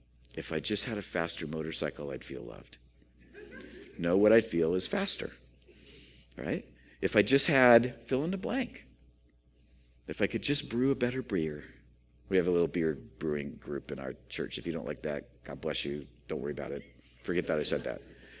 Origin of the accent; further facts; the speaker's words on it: United States; I don't know, I'm an American male.